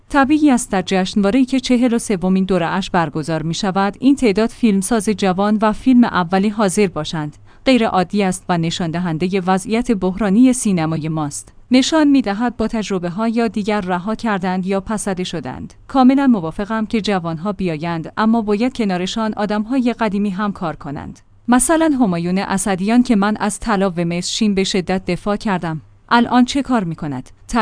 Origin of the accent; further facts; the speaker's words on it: Iran; ما ایرانی هستیم. یک چیزهایی برایمان حرمت دارد.